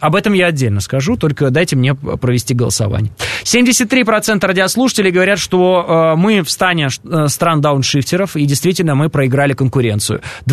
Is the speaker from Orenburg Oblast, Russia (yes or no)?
yes; Orenburg Oblast, Russia; я вот, например, из Оренбургской области, где все дома газифицированы.